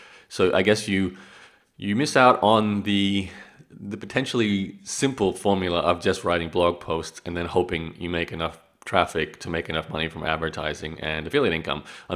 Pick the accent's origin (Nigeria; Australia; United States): Australia; accent: Canadian; Canadian and Australian has been the dominant influences growing up in Australia, but speaking with the Canadian accent and having many, many trips to Canada.